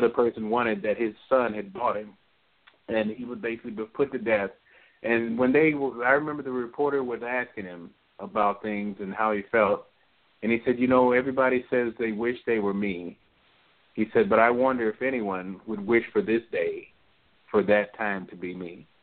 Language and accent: English; Illinois, United States; I'm from the Midwest, so I grew up near Chicago, and that was during the time of the Bulls.